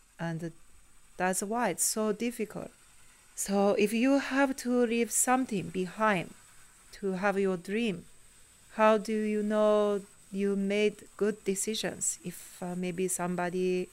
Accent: Tokyo, Japan; English is a second language; I have difficult story about I come from Japan, from Tokyo, but I feel like not like you.

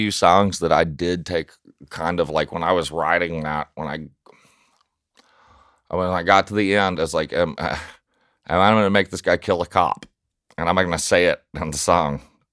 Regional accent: Nashville, Tennessee, United States; No. I grew up in South Nashville.

